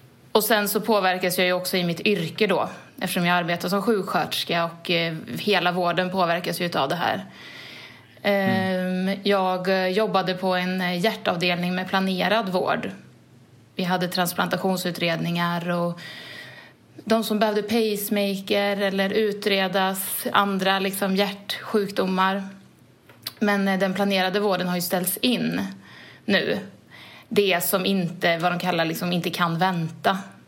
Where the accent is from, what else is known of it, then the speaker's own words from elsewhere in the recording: Arvika, Värmland, Sweden; now in Gothenburg, Sweden; Jag är 29 år. Jag bor i Björkekärr i Göteborg. Men jag kommer ursprungligen från Arvika i Värmland.